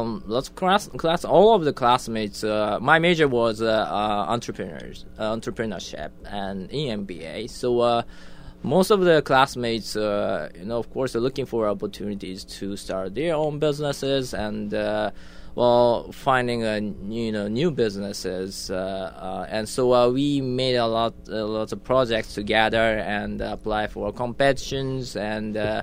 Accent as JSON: {"language": "English", "region": "Tokyo", "country": "Japan", "tie": "born or raised there", "said": "I was born in Tokyo, Japan, and grew up there till 20 years."}